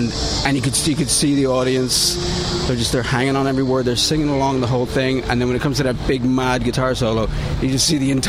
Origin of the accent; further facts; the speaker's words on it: Ireland; I don't really have a dog in the race because I'm Irish, so I don't...